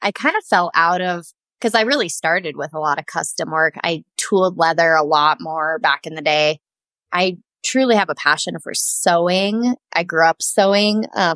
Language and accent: English; Colorado, United States; now in Saratoga, United States; I live in Wyoming in Saratoga in a beautiful mountain valley. I'm originally from Colorado, so I'm a mountain girl at heart.